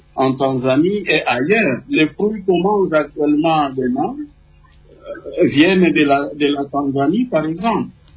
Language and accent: French; DR Congo; Mais alors, de nouveau, le problème chez nous en RDC, c'est le contrôle de nos populations.